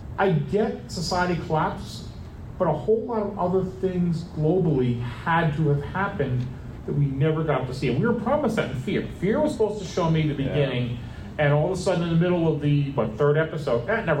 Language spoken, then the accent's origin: English; New York, United States; And as a New Yorker, I have a different take on the show. Is I was so excited because in this genre, nobody ever touches New York.